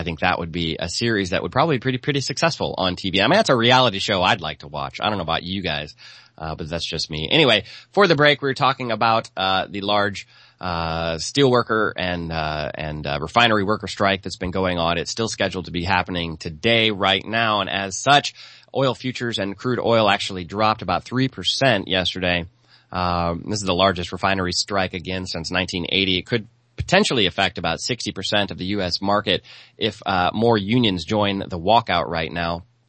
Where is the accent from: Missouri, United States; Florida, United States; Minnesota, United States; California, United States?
Missouri, United States; St. Louis; And a lot of you guys know I grew up in St. Louis. I got a lot of friends in St. Louis.